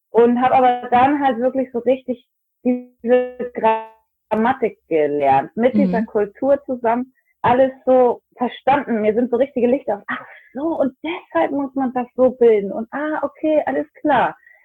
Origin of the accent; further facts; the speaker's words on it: Northern Germany, Germany; accent: northern German; moved away as an adult; now in United States; ich bin 38. Ich komme ursprünglich ganz aus dem Norden Deutschlands. Das kann man sicherlich auch an meinem schönen nordischen Akzent hören. Und ich lebe jetzt seit etwas über 6 Jahren in Florida.